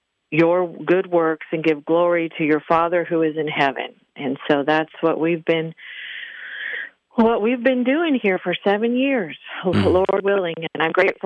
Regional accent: Wyoming, United States; I grew up out in Wyoming. So I'm a Westerner, not a Yankee, and sometimes you got to clarify that for folks.

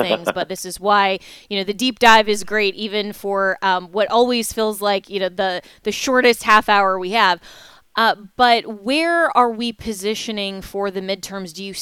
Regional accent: Florida, United States; I mean, even here in my home state of Florida

